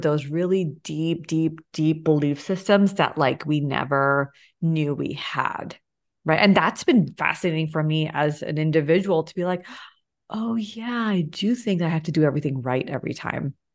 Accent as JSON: {"language": "English", "country": "United States", "tie": "born or raised there", "said": "a lot of my clients are like me, they're born and brought up in the United States, you know?"}